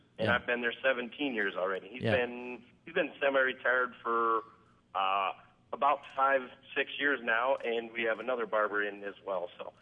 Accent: Spearfish, South Dakota, United States; But, yes, I was raised here in Spearfish.

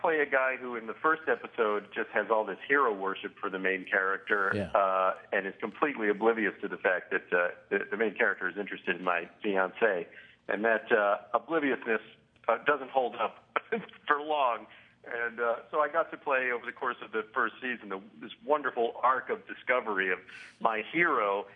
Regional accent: New Jersey, United States; also born or lived in Mount Kisco; Actually, I was born in Mount Kisco, New York, but I really grew up in New Jersey, over the river.

